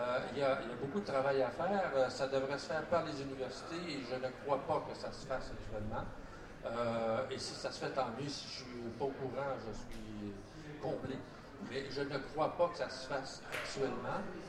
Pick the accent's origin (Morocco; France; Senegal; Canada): Canada; Quebec City, Quebec; Au Québec, moi, quand j'avais 8-9 ans, plusieurs personnes autour de chez nous à Québec, des abris anti-nucléaires